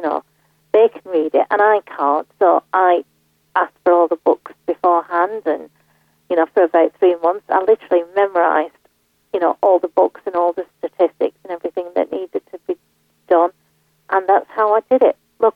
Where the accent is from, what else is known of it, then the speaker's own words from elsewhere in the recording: North India, India; And I'm from North India, so we predominantly have, you know, the tomato-based sauce